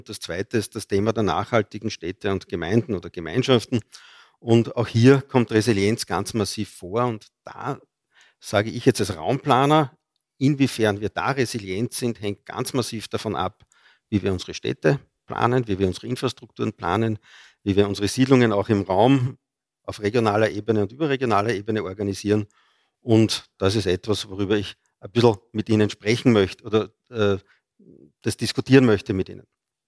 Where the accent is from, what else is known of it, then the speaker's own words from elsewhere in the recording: Freistadt, Upper Austria, Austria; born there; Auch als gebürtiger Oberösterreicher, komme aus Freistadt ursprünglich